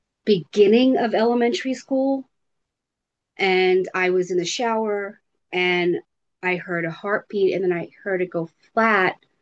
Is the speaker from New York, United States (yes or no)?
yes; New York, United States; And I'm from New York, so there's that.